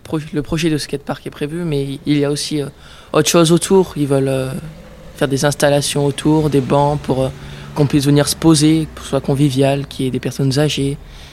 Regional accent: Ravel, Auvergne-Rhône-Alpes, France; j'ai 15 ans et je viens aussi de Ravel.

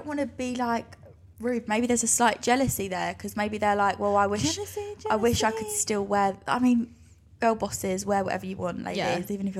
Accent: Ireland; I'm Irish.

